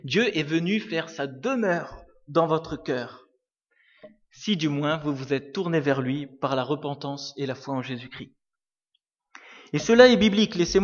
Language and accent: French; Grand Est, France; je suis originaire d'Alsace